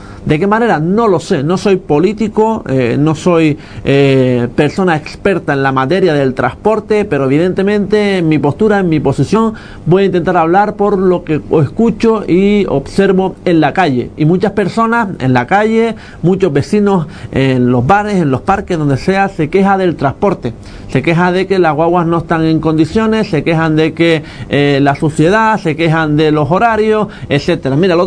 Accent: Canary Islands, Spain; Porque somos nosotros, porque somos de Fuerteventura, Lanzarote.

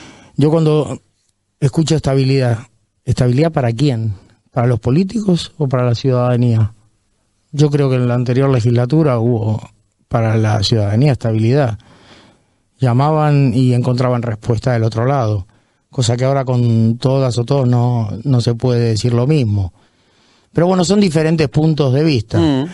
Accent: Canary Islands, Spain; Sí, pero nosotros somos españoles.

